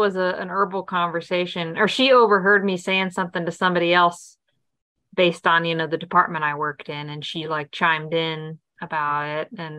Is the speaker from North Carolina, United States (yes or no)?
yes; North Carolina, United States; I grew up in Western North Carolina.